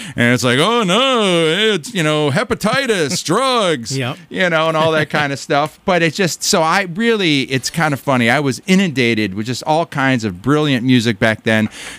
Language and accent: English; Detroit, Michigan, United States; So I was born and raised in Detroit.